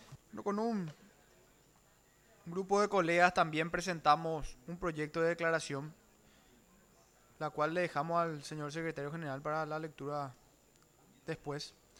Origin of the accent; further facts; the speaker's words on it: Paraguay; Nosotros como paraguayos tampoco debemos estar exentos en esto.